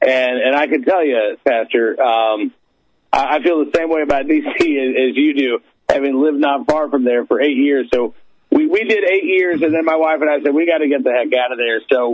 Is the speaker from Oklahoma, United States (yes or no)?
yes; Oklahoma City, Oklahoma, United States; also born or lived in Massachusetts; Well, I grew up in Oklahoma. Was born in Massachusetts, but my family moved to Oklahoma when I was about 2 years old. So I grew up in Oklahoma City.